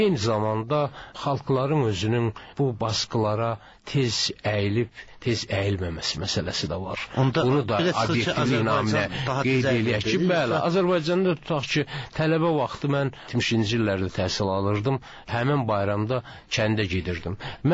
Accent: Kvemo Kartli, Georgia; Mən 60-cı illərdə 70-ci illərin yarısına qədər Borçalıdanam Borçalıda olmuşam.

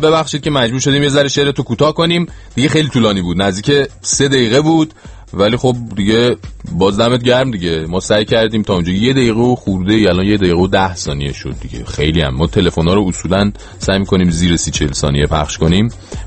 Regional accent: Iran; ما که این ور دنیا داریم میبینیم که حالا خارجیایی که به هر حال ما بهشون میگیم ما ایرانیم

